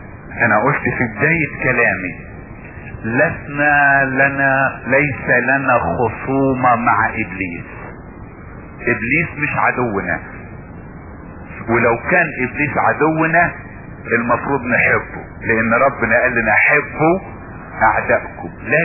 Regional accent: Egypt; وعندنا في مصر

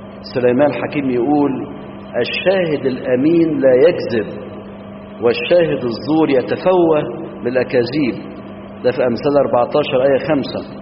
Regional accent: Egypt; طب الكذب في الطب عندنا في مصر

